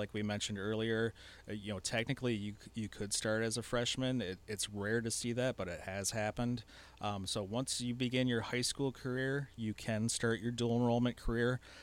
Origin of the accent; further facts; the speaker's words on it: Saginaw, Michigan, United States; I did not grow up in the Thumb. I'm actually from Saginaw originally, so it's a little bit different pace of life out here.